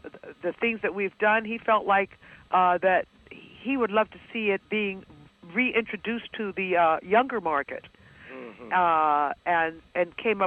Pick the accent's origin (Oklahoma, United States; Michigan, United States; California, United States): California, United States; Los Angeles; grew up in St. Louis and I grew up in Los Angeles.